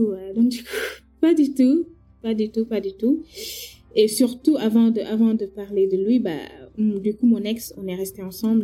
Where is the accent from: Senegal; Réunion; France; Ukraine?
Senegal; en tant que Sénégalais